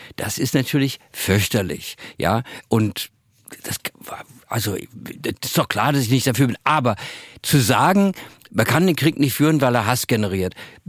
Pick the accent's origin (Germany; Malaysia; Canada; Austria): Malaysia; Kuala Lumpur, Federal Territory of Kuala Lumpur; Also ich habe meine Kindheit in Kuala Lumpur verbracht